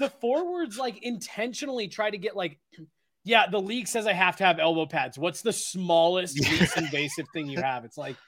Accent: Denver, Colorado, United States; he sees on there I'm from Denver.

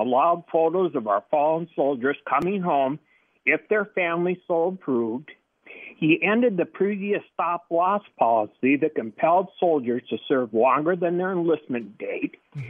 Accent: Saint Paul, Minnesota, United States; I'm from St. Paul, Minnesota.

